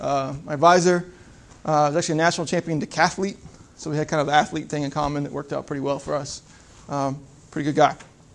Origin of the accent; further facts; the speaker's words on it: Virginia, United States; I'm actually from Southern Virginia, just south of Richmond.